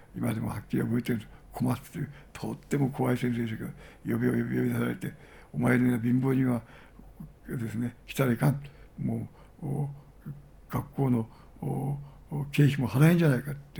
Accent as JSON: {"language": "Japanese", "region": "Kumamoto", "country": "Japan", "said": "私は熊本出身ですけど、熊本の中心街なんてもう本当に惨憺たるあるさまでした。"}